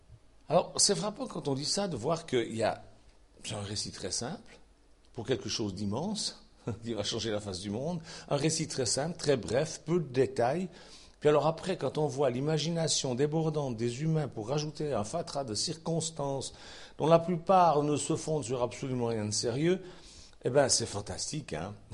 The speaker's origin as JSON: {"language": "French", "town": "Lausanne", "region": "Vaud", "country": "Switzerland", "tie": "born there", "said": "Par exemple, moi, je suis né à Lausanne, mais je suis originaire de Saint-Saphorin."}